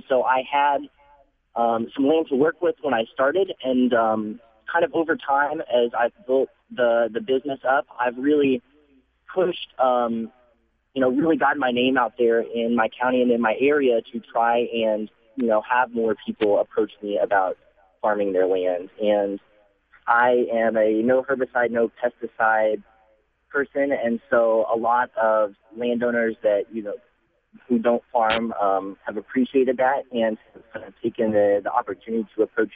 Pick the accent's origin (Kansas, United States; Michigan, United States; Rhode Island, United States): Kansas, United States; So I'm from Kansas, but Iowa's my second home now.